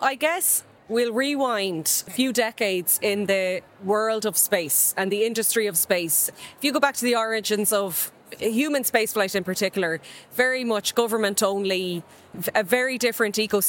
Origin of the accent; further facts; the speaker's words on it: Ireland; when I was growing up in Ireland.